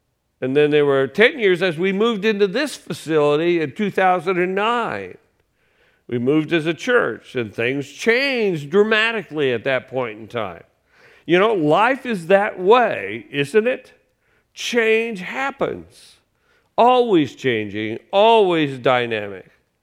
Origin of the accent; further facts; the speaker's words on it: Decatur, United States; Now, I grew up in Decatur. I left for 30 years, but I came back because I missed the smell.